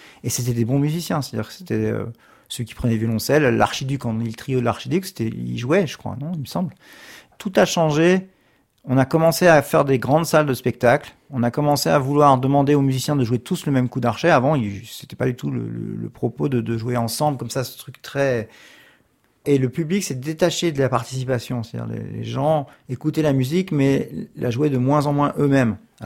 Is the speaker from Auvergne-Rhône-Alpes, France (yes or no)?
no; Reims, Grand Est, France; born there; je suis né à Reims en Champagne le 27 avril 67 et je suis violoncelliste.